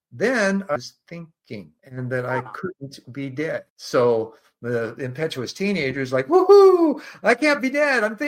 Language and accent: English; Alexandria, Indiana, United States; Alexandria, Indiana, originally. I was born in Indianapolis at birth, adopted at 6 weeks.